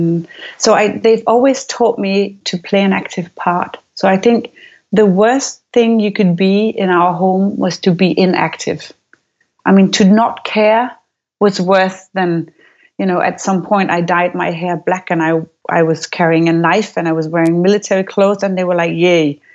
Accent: Aarhus, Central Denmark Region, Denmark; I grew up in Aarhus. It's the second largest city of Denmark, but it's very small. It's like 250,000 people.

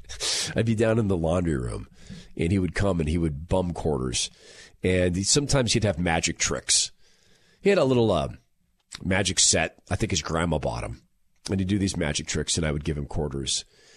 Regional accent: Spokane, Washington, United States; I'd never lived in a different culture. I grew up in Spokane. I knew two black people growing up.

